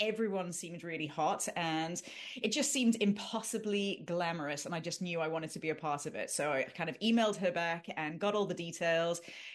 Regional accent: Durban, KwaZulu-Natal, South Africa; And I originally came from South Africa. I'm from a place called Durban on the East Coast.

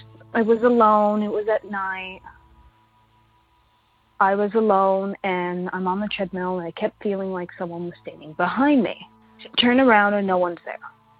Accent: New York, United States; I'm from New York.

